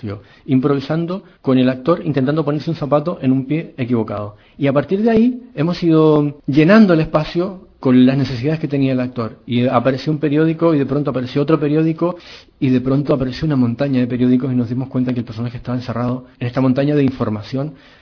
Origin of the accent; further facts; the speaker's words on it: Chile; moved away; Yo soy chileno y en Chile se hace mucho teatro en la calle, es muy gestual el teatro que se hacía, por lo menos cuando yo vivía allá